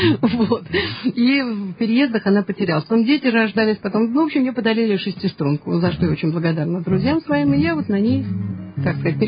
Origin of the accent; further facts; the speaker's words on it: Saint Petersburg, Russia; born there; Это я родилась в Петербурге. Мои же из Полтавы приехали в Петербург.